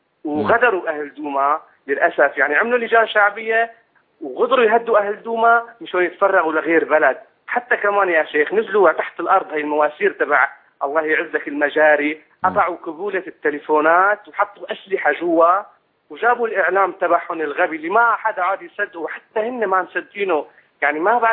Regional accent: Syria; أنا من سوريا

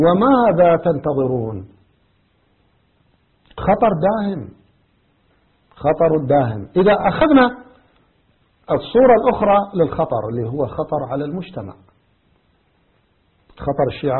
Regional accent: Iraq; وهذا حصل عندنا في العراق، حصل عندنا في العراق

